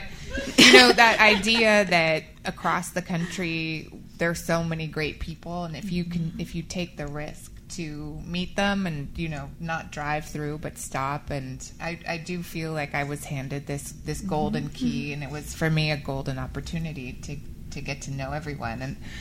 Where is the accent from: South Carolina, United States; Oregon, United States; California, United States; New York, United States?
California, United States; Sorry, I'm from California.